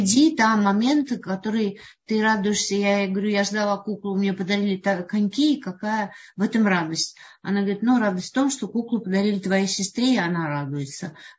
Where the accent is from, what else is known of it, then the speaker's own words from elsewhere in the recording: Slovakia; now in Russia; я не в России жила, попала сюда случайно, я из Словакии.